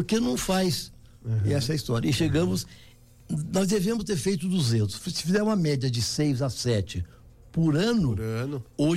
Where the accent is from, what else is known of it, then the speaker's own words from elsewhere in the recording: Guará, Brazil; born there; Eu tenho 84 anos, nasci em Guará